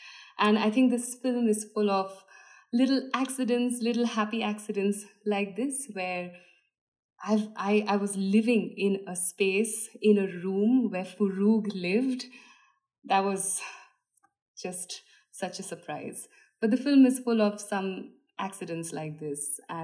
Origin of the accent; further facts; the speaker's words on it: India; So number one, I was allowed to do it because I am Indian.